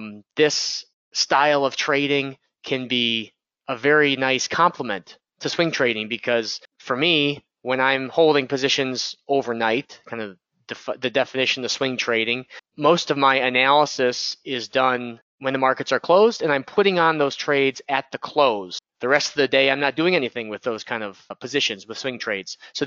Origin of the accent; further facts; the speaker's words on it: Illinois, United States; I grew up in the Chicagoland area